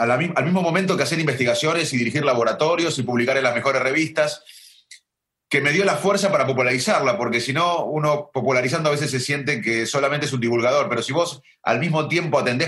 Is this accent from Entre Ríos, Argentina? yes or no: no; Salto, Buenos Aires Province, Argentina; also born or lived in Arroyo Dulce; Yo nací en un pueblito y me crié... Perdón, nací en el conurbano de Buenos Aires, pero me fui al año a vivir un pueblito de 1000 habitantes, Arroyo Dulce. Y sabía que... Y ahí crecí, después en Salto, que es un pueblo más de 20.000 o 25.000 habitantes